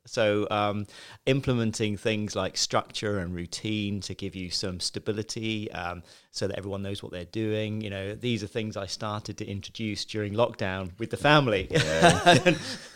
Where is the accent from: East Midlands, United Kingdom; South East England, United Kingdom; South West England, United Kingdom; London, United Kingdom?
South East England, United Kingdom; Westbourne; I grew up in Chichester, Westbourne, a small village. And really ordinary childhood, you know, middle class family.